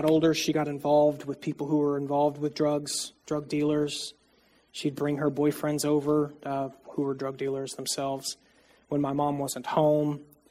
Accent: New Smyrna Beach, Florida, United States; So I grew up here in New Smyrna, Florida, in Edgewater, Florida, New Smyrna Beach, for pretty much my entire life.

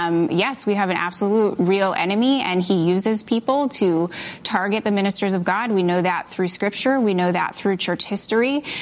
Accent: Canada; I am Canadian, yes.

